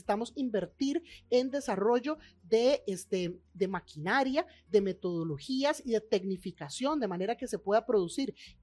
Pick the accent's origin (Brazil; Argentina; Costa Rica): Costa Rica; Heredia; Mi papá es oriundo de la región de Punta Arenas, de la zona sur. Mi mamá es herediana. Yo crecí en Heredia y todavía viven mis papás en Mercedes Norte de Heredia.